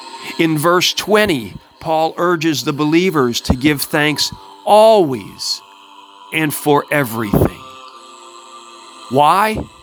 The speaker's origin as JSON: {"language": "English", "region": "Kentucky", "country": "United States", "said": "One of my old heroes from my home state."}